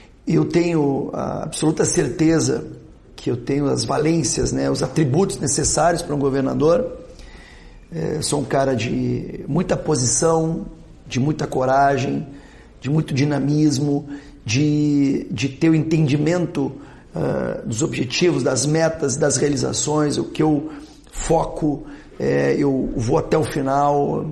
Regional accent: Alegrete, Rio Grande do Sul, Brazil; born there; Eu que sou nascido no Alegrete, mas minha família é da Serra Gaúcha

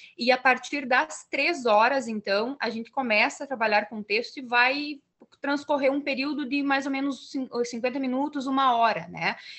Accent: Espumoso, Rio Grande do Sul, Brazil; mas nunca cheguei em Espumoso, né? Que é de onde eu vim.

